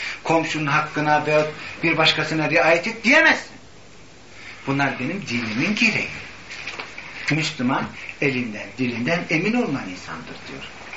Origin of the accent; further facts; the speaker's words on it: Belgium; Demesin hoş ben burada Belçika'da büyüdüm dedim.